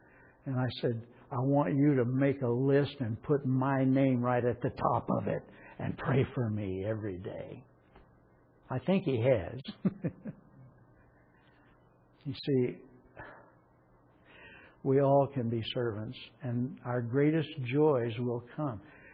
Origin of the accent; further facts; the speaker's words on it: Oklahoma, United States; on the farm I was born on in Oklahoma and the Sunday school I went to in my early years